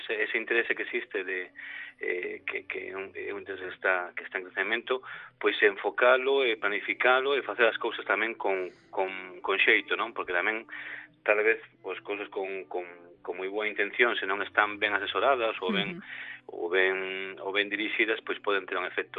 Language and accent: Galician; Galicia, Spain; para nós como galegos